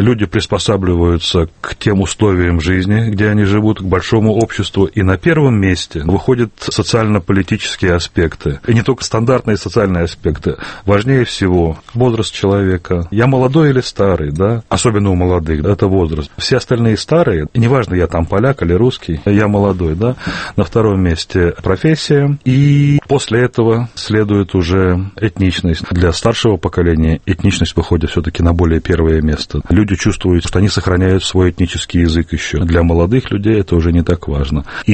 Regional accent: Moscow, Russia; Если меня спросить, кто я, будет недостаточно сказать, что я из России. Я москвич.

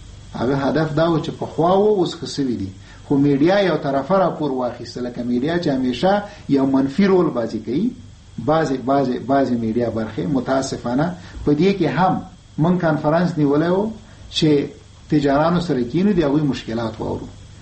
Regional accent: Afghanistan; خبره داره چې ته افغاني، زه هم افغان یم

